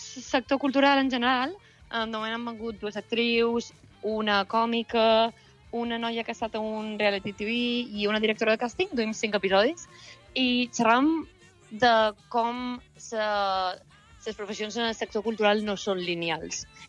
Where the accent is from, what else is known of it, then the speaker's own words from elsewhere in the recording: Palma, Balearic Islands, Spain; moved away; Jo sóc de Palma, sóc de Santa Catalina.